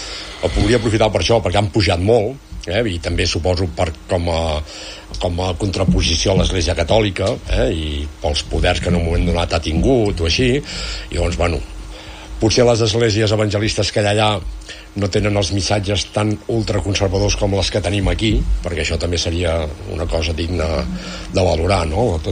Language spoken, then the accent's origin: Catalan; Catalonia, Spain; No hi hem anat allà amb una bandera d'Espanya. Com a catalans, no?